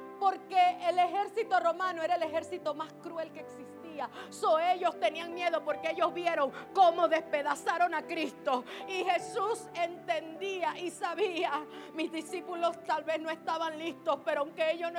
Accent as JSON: {"language": "Spanish", "country": "Panama", "said": "estaba pasando cosas fuertes en mi país, en Panamá."}